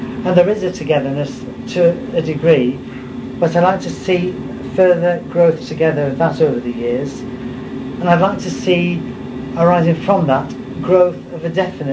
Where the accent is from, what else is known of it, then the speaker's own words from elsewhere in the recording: Bolton, North West England, United Kingdom; also born or lived in Long Eaton, United Kingdom; I was born in Lancashire in Bolton. I went to school in Bolton, and so my father, who was a bank manager, was moved to Long Eaton near Nottingham.